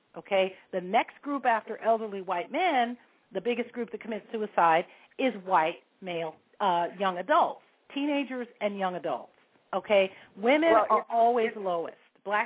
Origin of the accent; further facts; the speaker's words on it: San Francisco, California, United States; Whereas when I was growing up in San Francisco, nobody that any of us knew saw a therapist.